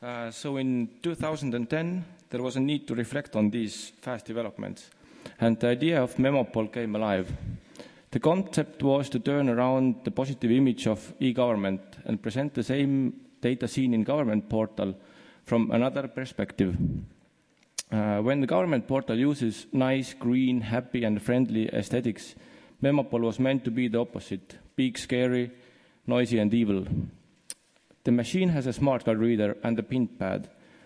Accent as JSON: {"language": "English", "country": "Estonia", "second_language": "English", "said": "We come from Estonia, and Estonia is a little country in Northeast Europe."}